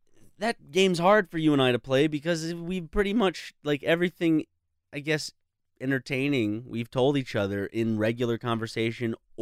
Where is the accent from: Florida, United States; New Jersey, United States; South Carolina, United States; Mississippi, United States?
South Carolina, United States; I think a lot of people, because we say that we're both from South Carolina, think